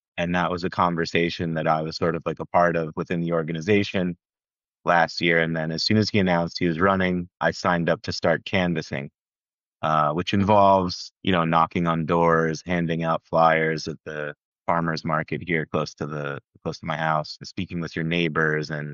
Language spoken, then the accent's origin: English; California, United States; moved away as an adult; now in New York City, United States; I've been living in New York now for 15 years. I grew up in California, but my parents are from New York and my older siblings are from here. So I moved here in 2011 to go to graduate school for journalism.